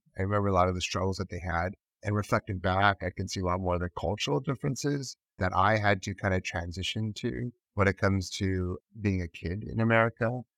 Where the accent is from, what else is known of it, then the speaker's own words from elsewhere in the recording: Los Angeles, California, United States; And I grew up in Los Angeles. So a lot of people find it very interesting that there weren't other Koreans when I was growing up.